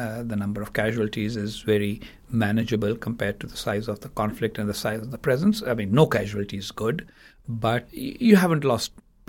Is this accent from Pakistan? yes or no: yes; Pakistan; As a Pakistani, I can tell you that I find that absurd.